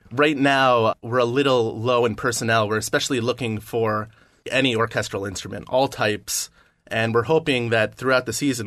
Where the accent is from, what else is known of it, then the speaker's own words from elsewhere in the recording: New York, United States; I'm from New York originally.